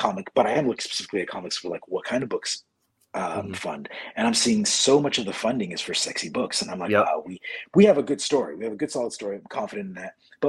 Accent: Toronto, Ontario, Canada; And because I figured since like Toronto's my hometown

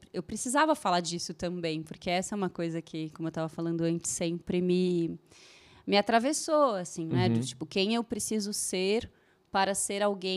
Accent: Bragança Paulista, São Paulo, Brazil; E a cidade onde eu cresci, que é Bragança, é 1h30 de São Paulo.

